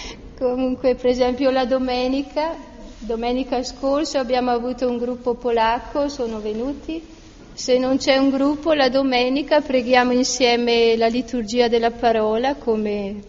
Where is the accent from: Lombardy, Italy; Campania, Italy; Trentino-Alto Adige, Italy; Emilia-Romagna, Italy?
Trentino-Alto Adige, Italy; Trento; Ecco, noi veniamo da Trento, l'avete già capito, penso, dal mio accento.